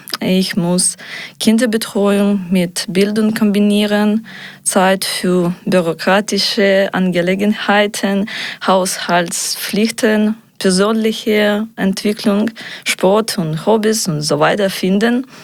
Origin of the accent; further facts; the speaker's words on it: Ukraine; German is a second language; moved away as an adult; now in Germany; Ja, ich komme aus der Ukraine. Mein Sohn und ich sind seit 1,5 Jahren hier.